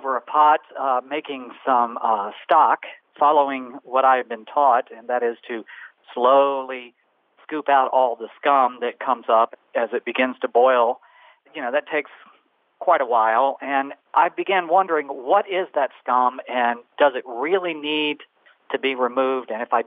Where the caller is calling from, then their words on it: Naples, Florida, United States; I'm calling from Naples, Florida.